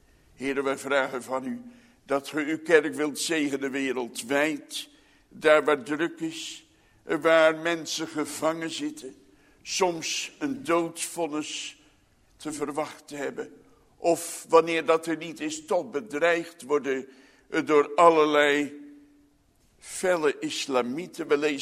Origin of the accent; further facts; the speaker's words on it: Netherlands; Want wij zijn Nederlanders en we weten ons verbonden met ons volk.